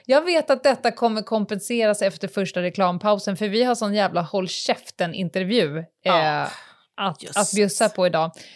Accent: Stockholm, Stockholm County, Sweden; Har jag någon gång markerat mig mer som en stockholmare? Så fort jag hamnar utanför tullarna, då är jag abroad.

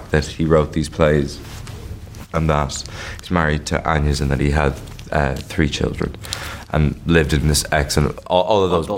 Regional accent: Ireland; I don't think it has anything to do with the fact that we're Irish, but I think it has everything to do with the fact that we're Irish at the same time.

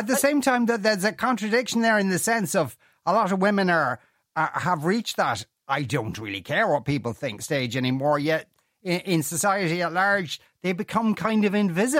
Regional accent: Australia; I'm a bushman. Yeah, I'm Australian.

